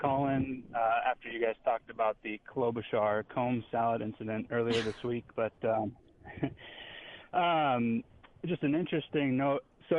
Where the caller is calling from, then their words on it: Minnesota, United States; Hey, Sam. This is … from Minnesota.